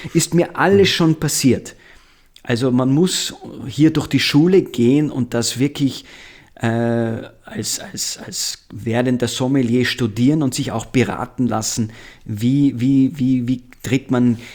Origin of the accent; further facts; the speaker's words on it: Austria; Also ich möchte sagen, in meinem Heimatland Österreich sind wir gut ausgebildet.